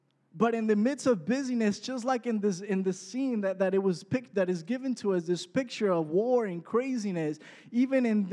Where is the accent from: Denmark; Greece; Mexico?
Mexico; now in United States; We live in Southern California. I grew up in Mexico. I was born in Mexico. That's where the accent comes